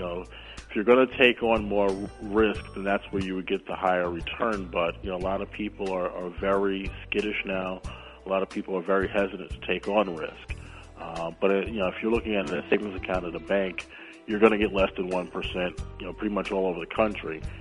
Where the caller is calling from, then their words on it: New Rochelle, New York, United States; I'm actually calling from New Rochelle, New York.